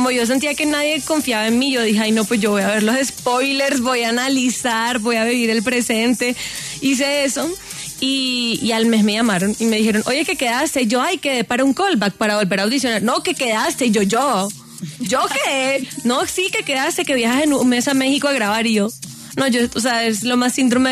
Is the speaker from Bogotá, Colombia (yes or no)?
yes; Bogotá, Colombia; also born or lived in Caribbean coast; como yo me crié también en Bogotá, yo siento que yo puedo hablar muy rolo si quiero. Y puedo hablar muy costeño si quiero.